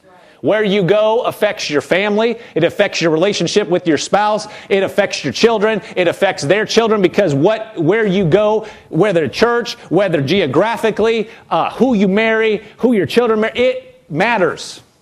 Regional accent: Nebraska, United States; I'm from Nebraska. It gets cold in Nebraska.

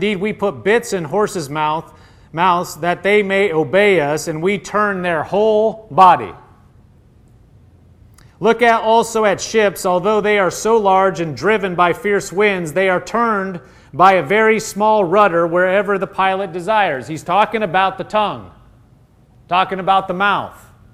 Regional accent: Nebraska, United States; I'm from Nebraska, not the East Coast.

